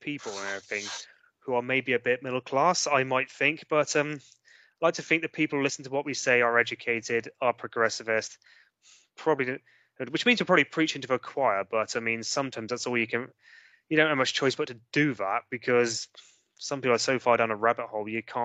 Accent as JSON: {"language": "English", "region": "South West England", "country": "United Kingdom", "said": "as I've mentioned, and you probably tell from my accent, well, you might be able to, I don't know. I come from rural Gloucestershire, a little village in Gloucestershire."}